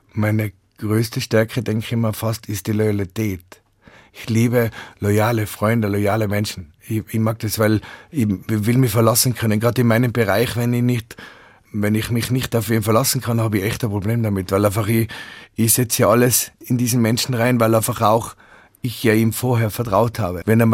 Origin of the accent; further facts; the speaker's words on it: Tyrol, Austria; born there; Ich bin eben im Unterrinntal geboren, wo es sehr weit so, als lustige, feine, gemütliche Menschen. Und dann bin ich ins Ötztal gekommen.